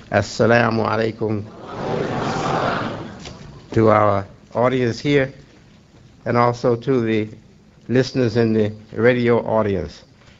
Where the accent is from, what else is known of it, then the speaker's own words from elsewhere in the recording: Chicago, Illinois, United States; Because I live in Chicago. Chicago area. Chicago is my hometown.